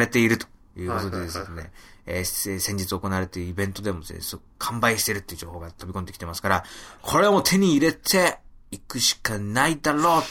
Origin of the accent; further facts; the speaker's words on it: Yokohama, Kanagawa, Japan; 私の故郷横浜でもですね